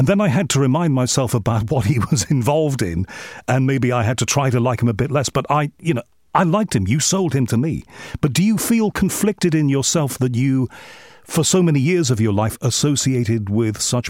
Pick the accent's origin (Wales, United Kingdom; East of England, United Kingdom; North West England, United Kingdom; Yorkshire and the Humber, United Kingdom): North West England, United Kingdom; Liverpool; Well, I'm from Liverpool, I'm from Liverpool, which is a lot like New York.